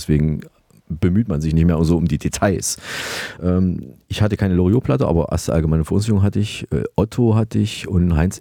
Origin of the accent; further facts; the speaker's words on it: Saalfeld, Thuringia, Germany; wir schalten wieder rüber nach Saalfeld in meine Heimatstadt in Thüringen.